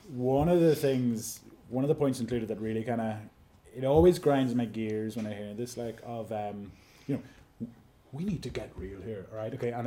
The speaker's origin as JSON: {"language": "English", "country": "Ireland", "said": "because we all love being Irish."}